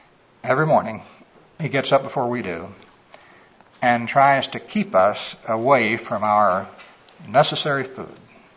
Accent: Missouri, United States; I was brought up in Missouri, on to the east of you.

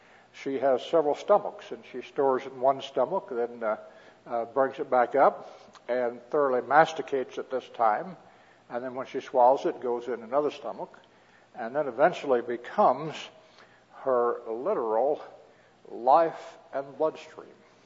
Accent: Midwest, United States; I came from the Midwest, and that was back in the days when dairy cows ate grass.

